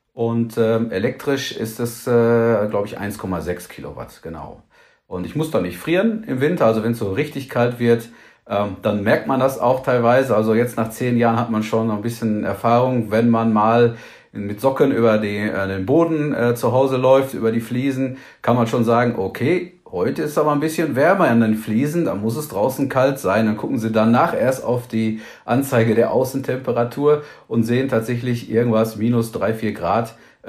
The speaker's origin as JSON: {"language": "German", "town": "Hagen", "region": "North Rhine-Westphalia", "country": "Germany", "tie": "born or raised there", "said": "das Haus steht in Hagen in Nordrhein-Westfalen. Das ist meine Heimatstadt"}